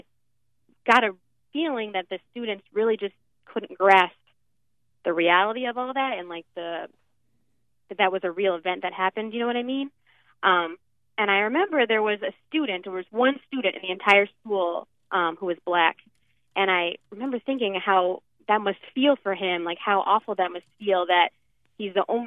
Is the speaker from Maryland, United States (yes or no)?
yes; Maryland, United States; I grew up in Maryland. It's about an hour outside of Washington, D.C.